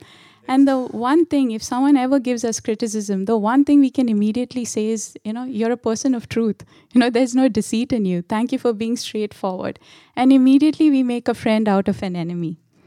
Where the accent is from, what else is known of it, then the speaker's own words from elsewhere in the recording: India; But so as you know, I've been born and brought up in India.